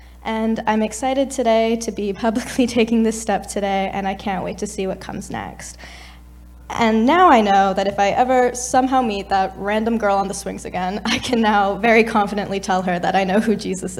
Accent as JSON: {"language": "English", "town": "Burlington", "region": "Ontario", "country": "Canada", "tie": "born or raised there", "said": "I grew up in Burlington with my family, and I moved to Kingston this summer to study sociology and do the law certificate at Queens next year."}